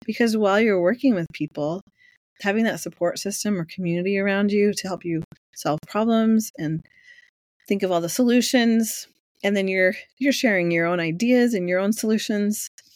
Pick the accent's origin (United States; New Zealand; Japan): United States; California; I grew up in California and it was back in those days. So I was a Valley girl for sure.